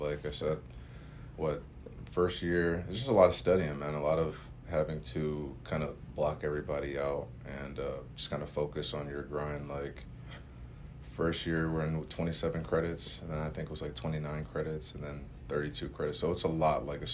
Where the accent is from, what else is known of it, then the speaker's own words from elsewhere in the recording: Chicago, Illinois, United States; I'm from Chicago originally.